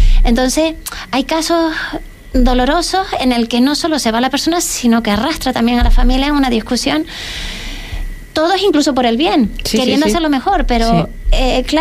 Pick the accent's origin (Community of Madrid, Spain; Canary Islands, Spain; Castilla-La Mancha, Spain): Canary Islands, Spain; Incluso el mío, yo soy de Tenerife